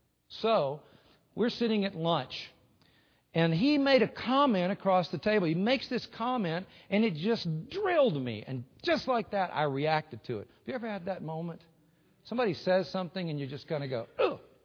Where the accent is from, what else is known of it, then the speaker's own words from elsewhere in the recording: Lakeland, Florida, United States; I grew up in Florida, in Lakeland, Florida. Very hot there, obviously.